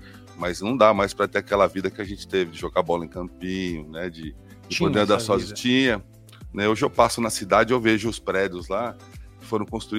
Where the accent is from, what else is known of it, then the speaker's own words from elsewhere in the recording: Osasco, São Paulo, Brazil; Eu nasci em São Paulo, na maternidade de São Paulo, mas moro minha vida toda em Osasco. Então, considero Osasco minha cidade natal.